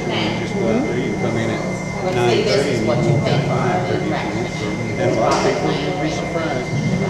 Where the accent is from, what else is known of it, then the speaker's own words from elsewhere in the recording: Georgia, United States; also born or lived in Sarasota, Florida; I was born in Sarasota, Florida, but then we went over to Georgia for 9 years, so I can't really say I'm from this area.